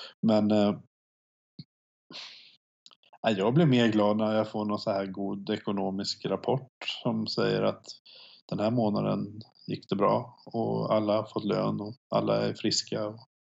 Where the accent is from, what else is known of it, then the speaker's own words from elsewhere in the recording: Småland, Sweden; mitt småländska arv och uppväxt i en liten håla